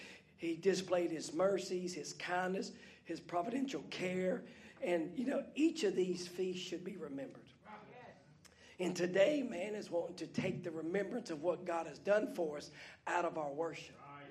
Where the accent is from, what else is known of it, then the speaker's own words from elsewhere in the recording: the South, United States; You know, I'm from the South. Now, I know y'all are Southern, but we're South.